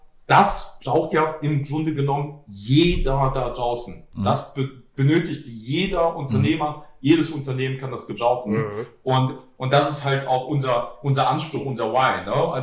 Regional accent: Poland; born there; Also ich bin 1989 in Polen geboren, zu Zeiten des Kommunismus.

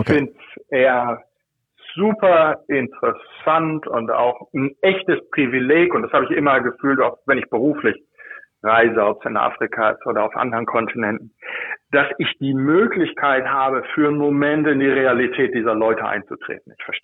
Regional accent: Germany; accent: German; höchstwahrscheinlich meinen deutschen Akzent erkannt hat

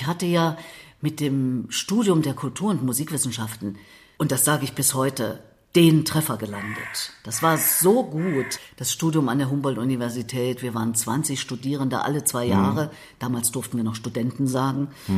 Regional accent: Thuringia, Germany; ich komme ja aus Thüringen

